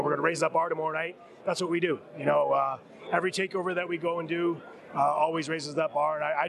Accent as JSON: {"language": "English", "country": "Canada", "said": "because I'm Canadian"}